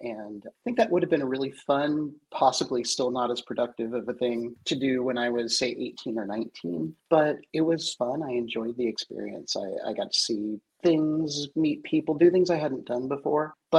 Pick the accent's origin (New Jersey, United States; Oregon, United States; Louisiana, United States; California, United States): Oregon, United States; Portland; also born or lived in Seattle; Well, I grew up in Portland, had taken a teaching job in Seattle, which was kind of the meeting place for a lot of the music in the Northwest